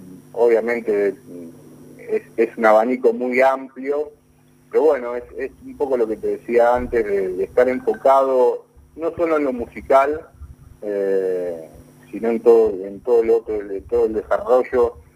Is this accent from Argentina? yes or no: yes; Rosario, Santa Fe, Argentina; yo soy rosarino